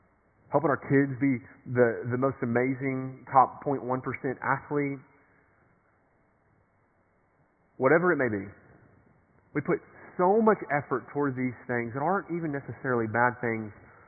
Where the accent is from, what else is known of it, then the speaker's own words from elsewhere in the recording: Nashville, Tennessee, United States; And for the longest time, I mean, here in East Tennessee, I'm from Nashville.